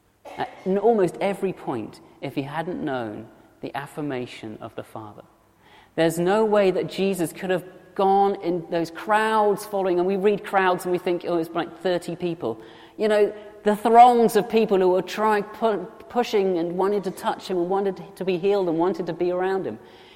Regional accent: South West England, United Kingdom; I grew up in Cornwall.

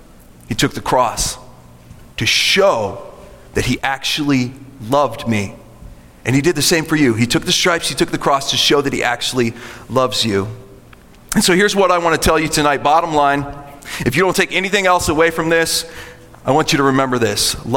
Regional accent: Japan; moved away as an adult; When I moved into Uniontown at 18 years old, I was a missionary kid. I grew up in Japan.

